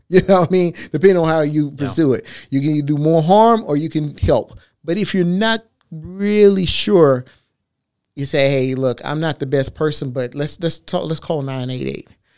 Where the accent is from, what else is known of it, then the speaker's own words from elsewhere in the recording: Texas, United States; I start off playing football, and I'm from Texas, and I was in a program